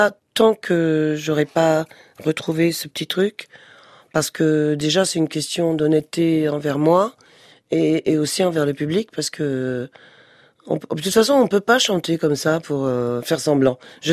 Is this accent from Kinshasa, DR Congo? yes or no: yes; Kinshasa, DR Congo; born there; Je suis née au Congo, Kinshasa, donc j'avais une nounou africaine